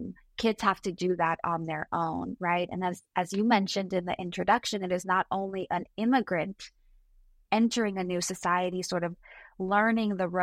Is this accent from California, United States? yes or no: yes; Los Angeles, California, United States; I'm born and raised in Los Angeles. I am an LA girl through and through. I did my undergrad and graduate education in Los Angeles